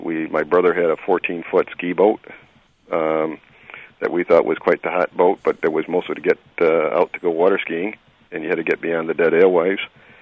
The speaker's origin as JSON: {"language": "English", "town": "Pultneyville", "region": "New York", "country": "United States", "tie": "born or raised there", "said": "Yeah, I grew up in Pulteneyville, New York, the Rochester, New York area."}